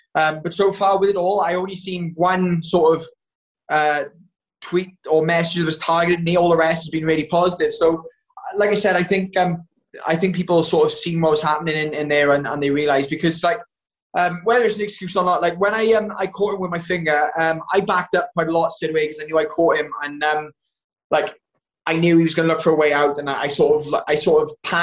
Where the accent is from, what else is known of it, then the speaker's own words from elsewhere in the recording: Wales, United Kingdom; I'm Welsh, man. We've done some wild shit. Like, I had a good childhood.